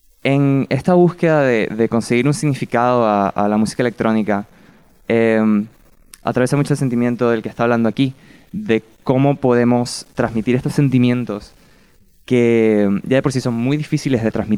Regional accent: Venezuela; pensé un poco en pues nada, mi tierra materna y pensé, no sé, venir a cantar Pajarillo o Alma Llanera, temas típicos de Venezuela

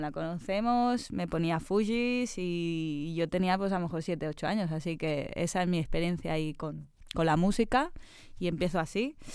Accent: Barcelona, Catalonia, Spain; Soy de aquí, de Barcelona

